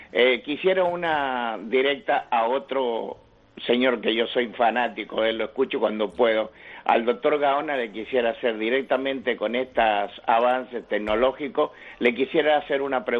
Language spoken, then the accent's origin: Spanish; Argentina; now in Canary Islands, Spain; Soy argentino, tengo 70 años, vivo en esta bellísima...